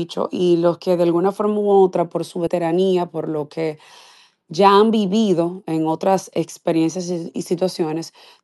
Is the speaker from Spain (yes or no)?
no; Dominican Republic; No hemos tenido la oportunidad como dominicanos